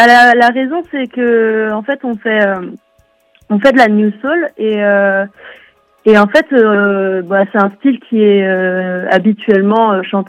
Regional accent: Brittany, France; En fait, non, on n'est pas originaire de Lannion, on a grandi plutôt en Centre-Bretagne.

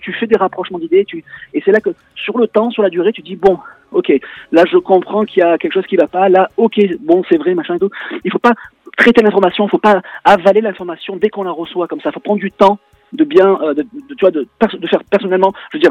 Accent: France; now in England; pour nous, en tant que Français résident ici en Angleterre

